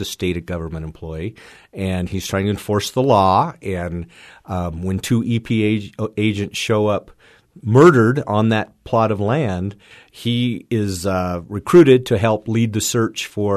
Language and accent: English; Wyoming, United States; I remember growing up in Wyoming, seeing the wanted posters